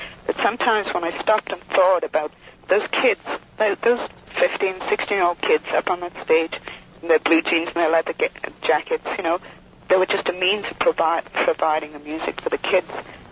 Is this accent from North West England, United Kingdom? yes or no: yes; Liverpool, North West England, United Kingdom; now in United States; I grew up in my teens in Liverpool, in the Cavern.